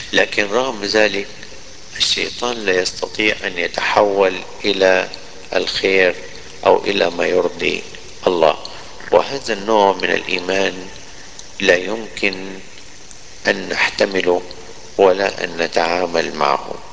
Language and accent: Arabic; Sudan; يعني عندنا في السودان، في جنوب السودان